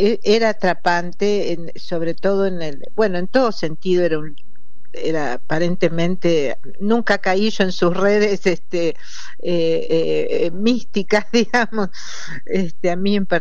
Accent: Argentina; como todo argentino de bien

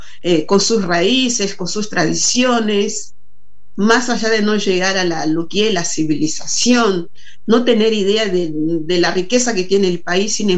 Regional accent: Uruguay; also born or lived in Angola; Ya ahora a esa altura soy mitad y mitad. Mitad angolana, mitad uruguaya. He crecido mucho más en Uruguay que en Angola.

